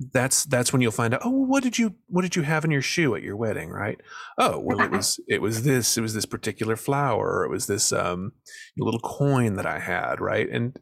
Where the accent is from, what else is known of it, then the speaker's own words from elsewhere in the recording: Tennessee, United States; So I'm from the Middle Tennessee area. Not quite Nashville, but sort of rural Middle Tennessee. Grew up on kind of a small gentleman farm, as we would have called it.